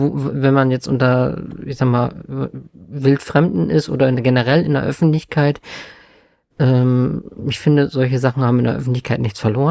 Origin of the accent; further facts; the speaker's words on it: Northern Germany, Germany; Das kann, Spaziergang am Meer sein im Sommer, ich komme aus Norddeutschland